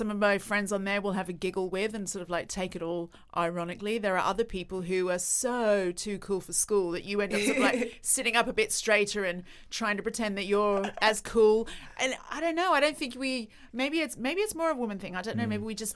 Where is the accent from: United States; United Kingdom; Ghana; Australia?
Australia; It's another part of being Australian.